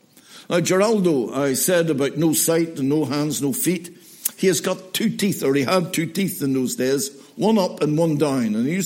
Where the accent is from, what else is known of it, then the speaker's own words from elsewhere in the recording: Belfast, Northern Ireland, United Kingdom; born there; I was born on the Donegal Road in Belfast.